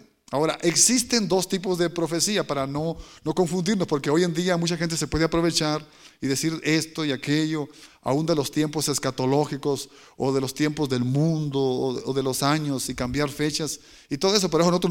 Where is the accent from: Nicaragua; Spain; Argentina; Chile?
Nicaragua; en Nicaragua, en mi pueblo